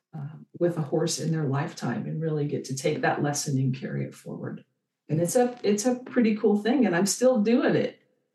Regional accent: Kansas, United States; I grew up in Western Kansas in the middle of nowhere.

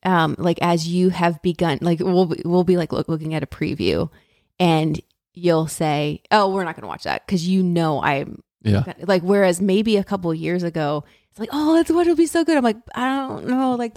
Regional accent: Connecticut, United States; now in North Carolina, United States; Like I'm from Connecticut. And we live in North Carolina, so the climate is very different.

